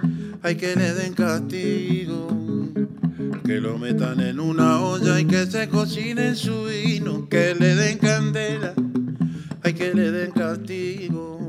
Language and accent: Spanish; Montevideo, Uruguay; Mi barrio donde yo me crié, en el cerro, en Montevideo, yo, por ejemplo, mi casa está en Cuba, entre Austria y China.